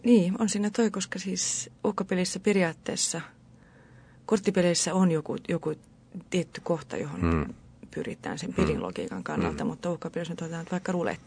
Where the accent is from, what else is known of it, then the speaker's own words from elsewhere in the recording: Helsinki, Uusimaa, Finland; Se oli länsimurretta. Se sujuu multa niin hyvin, koska olen Viikistä kotoisin.